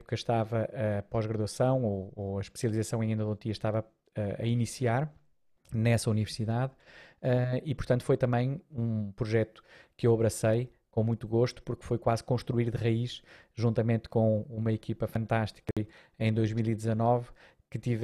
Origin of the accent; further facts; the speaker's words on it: Lisbon, Portugal; porque eu sou de Lisboa e o Porto fica a 300 km